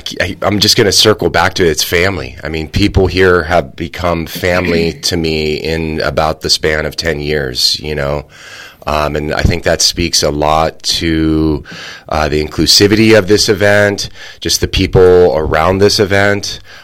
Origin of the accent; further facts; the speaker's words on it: California, United States; I'm from Northern California.